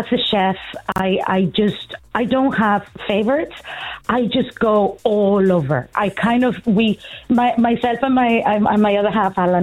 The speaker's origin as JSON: {"language": "English", "country": "Mexico", "tie": "born or raised there", "moved": "yes", "said": "things that like I would have eaten growing up in Mexico."}